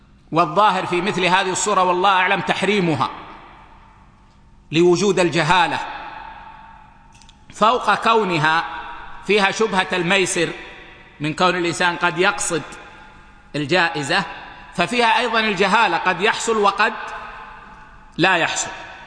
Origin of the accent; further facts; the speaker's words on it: Saudi Arabia; هذه صارت عندنا في السعودية ولا أدري حصلت عندكم